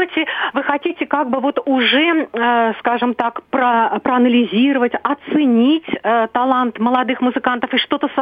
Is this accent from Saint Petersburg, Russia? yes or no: no; Moscow, Russia; Я из Москвы.